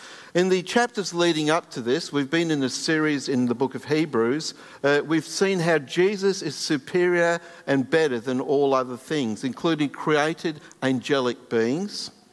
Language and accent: English; England, United Kingdom; you might be surprised as an Englishman that I would say this